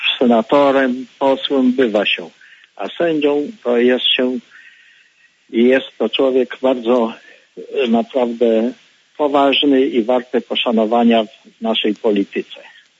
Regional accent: Koszalin, West Pomeranian Voivodeship, Poland; Na początku to jestem z Koszalina, ze wsi koszalińskiej.

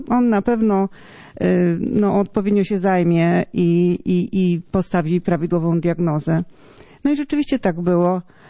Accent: Subcarpathian Voivodeship, Poland; ja jestem akurat spod Przemyśla

